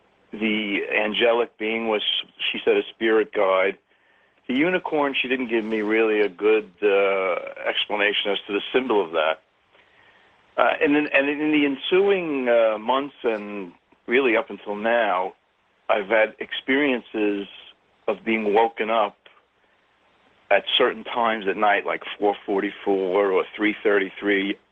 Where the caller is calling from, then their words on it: New York, United States; I'm calling from New York.